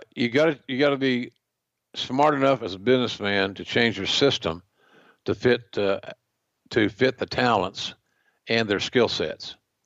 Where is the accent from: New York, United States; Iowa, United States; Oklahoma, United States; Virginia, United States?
Oklahoma, United States; I never wore a cowboy hat, even when I was growing up in Oklahoma.